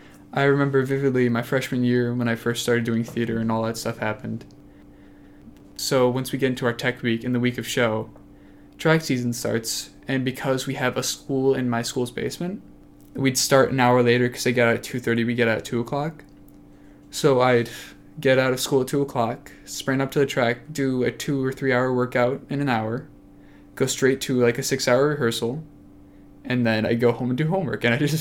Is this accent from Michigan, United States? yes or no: yes; Commerce Township, Michigan, United States; I grew up in Commerce Township, I lived right on the border of like Commerce Township and Milford. So it's kind of in the middle between two smaller suburban city areas and a lot of farmland.